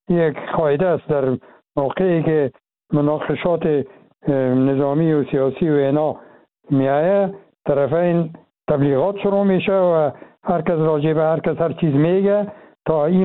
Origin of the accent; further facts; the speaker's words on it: Afghanistan; ما افغان هستیم چی داخل چی خارج